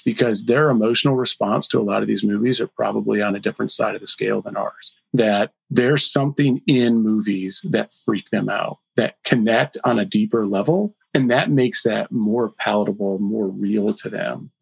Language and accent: English; Flint, Michigan, United States; So I grew up in a really rough area. I grew up in Flint, Michigan.